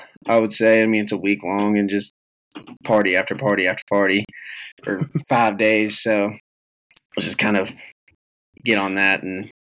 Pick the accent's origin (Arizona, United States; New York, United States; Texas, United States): Texas, United States; Lubbock; I mean, I'm born and bred in Lubbock, still haven't left the damn place, but I mean, I wouldn't trade it for the world.